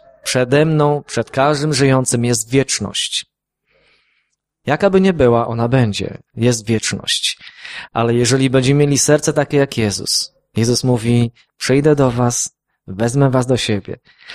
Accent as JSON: {"language": "Polish", "town": "Solec Kujawski", "region": "Kuyavian-Pomeranian Voivodeship", "country": "Poland", "said": "pochodzimy z Solca Kujawskiego. Jeżeli ktoś zna Solec, był kiedyś w Solcu, to pochodzimy z Solca Kujawskiego."}